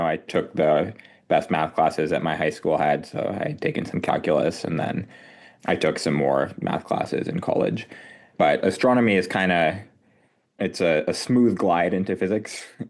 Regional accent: Roseburg, Oregon, United States; I grew up near Roseburg, Oregon. It's a town kind of halfway between Eugene and Ashland. And I grew up first in a really small town near Umpqua, and then I went to high school in Roseburg

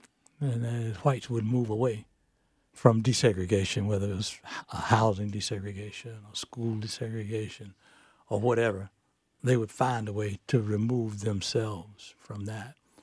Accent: Asheville, North Carolina, United States; Growing up in Asheville, there were children who were bused 88 miles a day to go to school.

